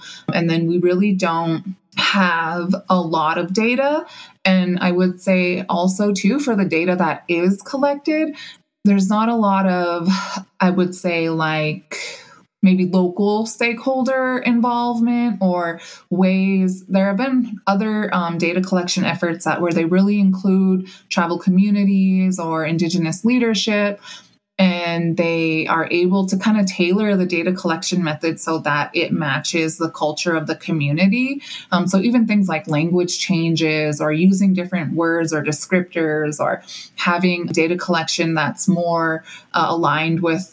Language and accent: English; Harlem, Montana, United States; I grew up in Harlem, just a few miles off the Fort Belknap Indian Reservation, and then lived on the Flathead Indian Reservation for a long time